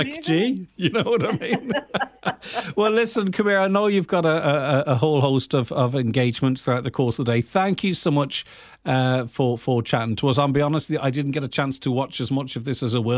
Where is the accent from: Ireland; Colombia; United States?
Ireland; quick-witted the way we speak as Irish people and have that rhythm going there